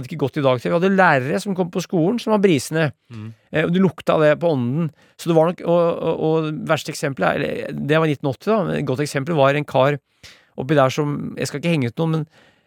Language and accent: Norwegian; Brumunddal, Innlandet, Norway; Det sa, vi Brumunddal. Sa det Brumunddal, ja.